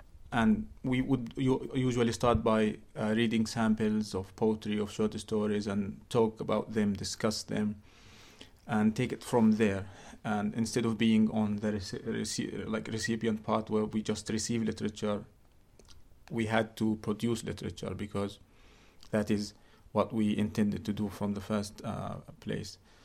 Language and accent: English; Gaza, Gaza Strip, Palestine; I am a Palestinian from Gaza.